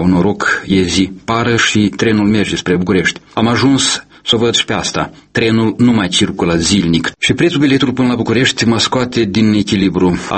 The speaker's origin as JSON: {"language": "Romanian", "town": "Ciorești", "region": "Nisporeni District", "country": "Moldova", "tie": "born or raised there", "said": "a pornit de la o întâlnire în satul meu de Baștină, Ciorești"}